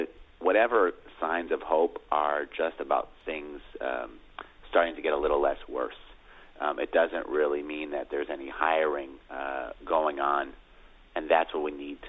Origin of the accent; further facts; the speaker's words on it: Detroit, Michigan, United States; You know, I grew up in Lafayette Park in Detroit, and people can pick on it.